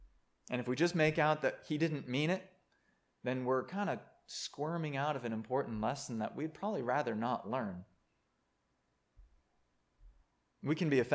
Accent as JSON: {"language": "English", "country": "United States", "said": "You know, being American, being especially white Americans, I mean, for once, that is not like our ticket to privilege."}